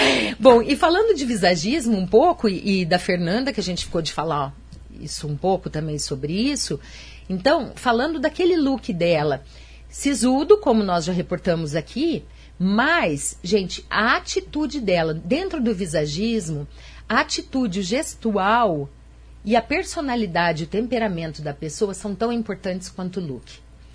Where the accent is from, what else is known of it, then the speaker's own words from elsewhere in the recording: Brazil; Exatamente, dá licença, mas eu sou brasileira.